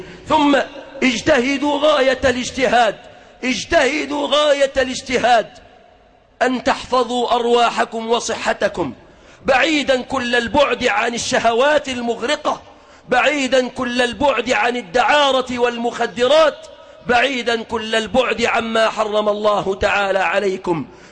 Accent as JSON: {"language": "Arabic", "country": "Egypt", "said": "بلادنا مصر"}